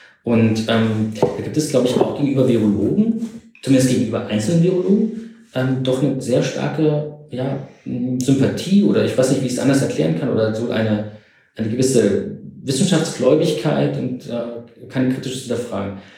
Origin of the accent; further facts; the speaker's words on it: East Germany, Germany; Ja, ich bin ja sogar noch in der DDR groß geworden. Also ich kenne auch diesen kommunistischen Staat.